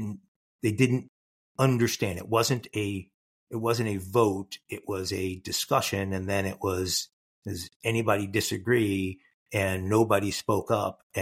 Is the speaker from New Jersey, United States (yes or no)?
no; Pennsylvania, United States; I grew up in Pennsylvania. I'm not a fan of the university